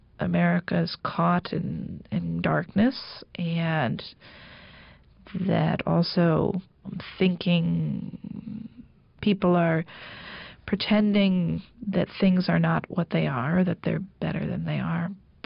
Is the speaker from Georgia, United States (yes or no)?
no; Syracuse, New York, United States; I grew up in the Salt City, so I'm allowed to call a book Salt, I think.